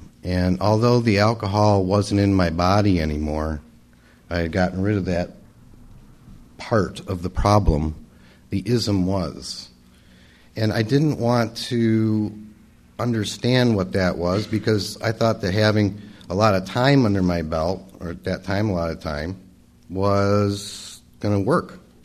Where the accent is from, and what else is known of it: Chicago, Illinois, United States; born or raised there; moved away as an adult; now in California, United States